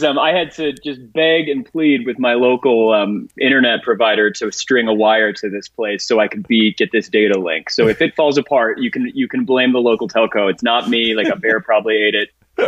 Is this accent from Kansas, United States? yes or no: yes; Kansas City, Kansas, United States; I grew up in Kansas City, and I love where I'm from, but I wouldn't run away from home because I would tell my parents after I left. But once I got a driver's license, in Kansas, I would just drive.